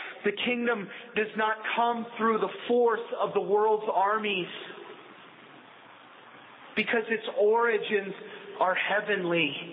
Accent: Pennsylvania, United States; I grew up in Pennsylvania, and often people will come to Lancaster County to see the Amish

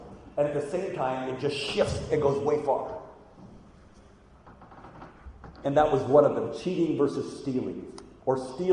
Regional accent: United States; I come from America where everybody's a cowboy.

